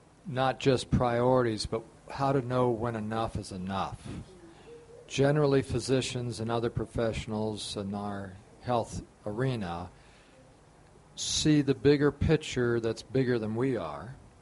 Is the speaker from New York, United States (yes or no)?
no; Dalton, Georgia, United States; I'm a dentist from Dalton, Georgia.